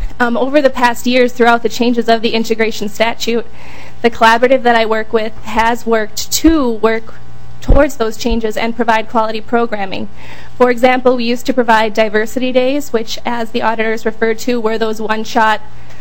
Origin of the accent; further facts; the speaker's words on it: Chicago, Illinois, United States; now in New Ulm, United States; I will say I'm originally from Chicago, and I now live in New Ulm, which is slightly culture shock.